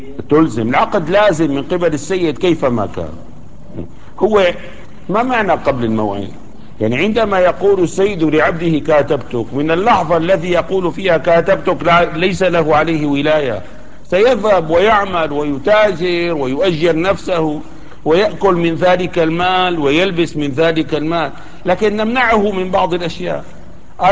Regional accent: Damascus, Damascus Governorate, Syria; مثلا عندنا في دمشق الان موجود هذا البلوك الاسمنتي او الفخاري

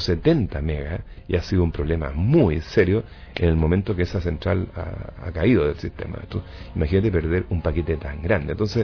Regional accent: Chile; soy chileno, ecólogo y ecologista.

